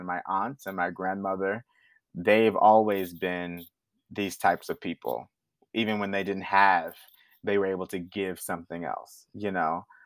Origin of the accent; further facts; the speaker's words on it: Houston, Texas, United States; But I'm from the South. I'm from Houston, you know. We all look after each other.